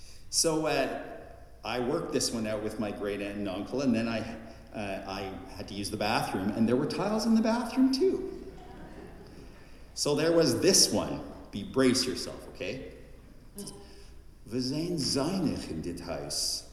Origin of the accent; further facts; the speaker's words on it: Canada; born there; My background, as you may notice from my surname, is a Dutch background. I was born in Canada, but my parents both came here as children.